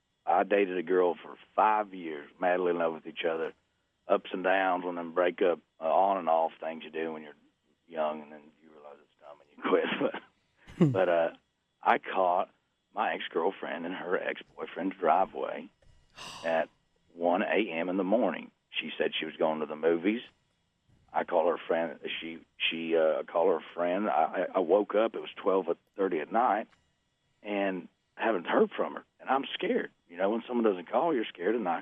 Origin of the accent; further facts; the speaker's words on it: Missouri, United States; No, Missouri. I'm from Southern Missouri. I'm an adopted Georgia Bulldogs fan.